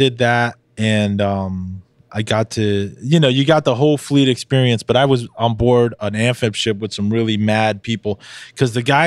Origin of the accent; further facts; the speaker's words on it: Queens, New York, United States; growing up in Queens, you knew people from all over the place.